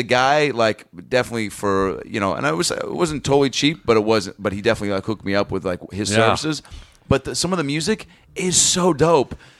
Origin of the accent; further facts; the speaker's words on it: United States; I'm from the States.